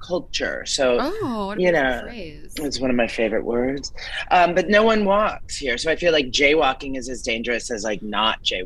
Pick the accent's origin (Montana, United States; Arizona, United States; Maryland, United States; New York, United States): Montana, United States; I'm from Montana.